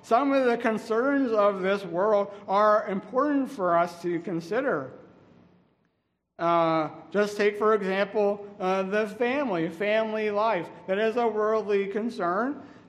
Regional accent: Pittsburgh, Pennsylvania, United States; also born or lived in Buffalo; and I come from Pittsburgh, Pennsylvania, and that is a huge sports town. I know Buffalo is as well. Actually, several years ago, I lived in the Buffalo area.

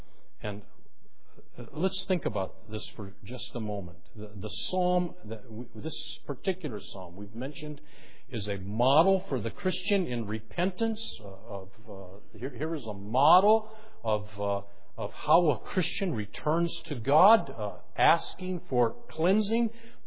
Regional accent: Detroit, Michigan, United States; I'm from Detroit, and when you live in a big city and they, you know, when they snowplow these parking lots

